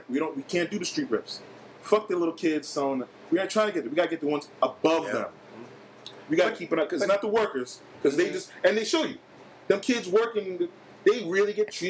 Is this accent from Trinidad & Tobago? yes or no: yes; Trinidad & Tobago; I'm from Trinidad.